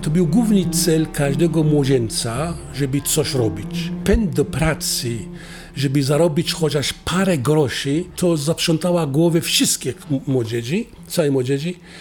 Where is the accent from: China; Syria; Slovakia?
Syria; first language Aramaic; Polish is a second language; now in Poland; Wszyscy mieszkańcy mojej wsi, znajdujący się w części północno-wschodniej Syrii, mówili po aramejsku.